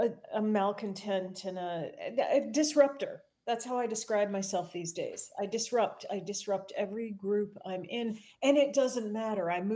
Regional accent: Minnetonka, Minnesota, United States; Mostly here in Minnesota.

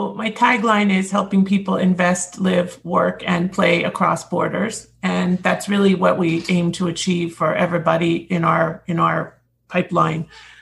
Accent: Toronto, Ontario, Canada; I'm licensed in both countries, and I am originally from Toronto.

